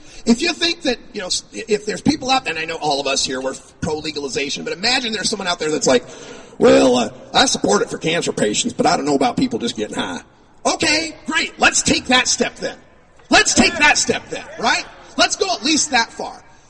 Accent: Idaho, United States; I grew up in Idaho, man. And so I know Republican red state, you know, Christian conservative kind of stuff.

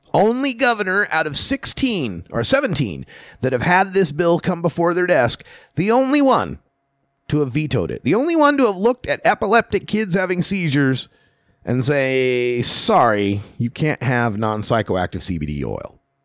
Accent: Idaho, United States; That's the level of reefer madness going on in my home state, my birth state of Idaho.

